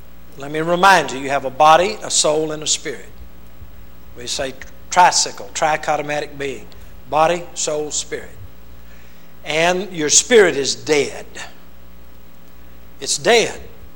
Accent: Louisiana, United States; also born or lived in Texas; He worked for Lockheed in 1944, moved to Louisiana. I was born in 44. I was about 3 months old. I'm barely a Texan.

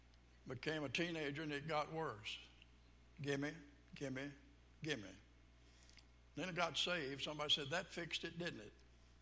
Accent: Arkansas, United States; born there; I was born back in Arkansas. I need to announce that.

